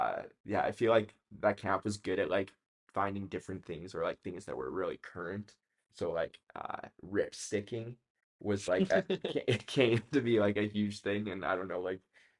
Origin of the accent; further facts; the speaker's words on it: Strathmore, Alberta, Canada; Growing up in Strathmore, we had Southern Alberta Bible Camp that was really close